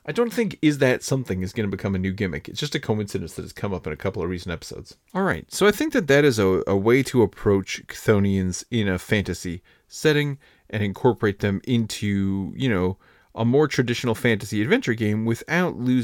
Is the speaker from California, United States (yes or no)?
yes; California, United States; As many of you know, I grew up in California, and that means I've been in some earthquakes